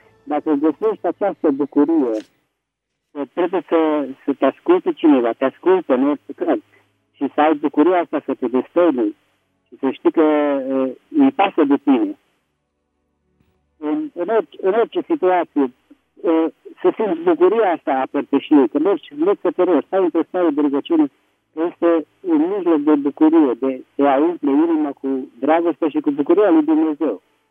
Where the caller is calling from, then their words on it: Petroșani, Hunedoara County, Romania; din Petroșani.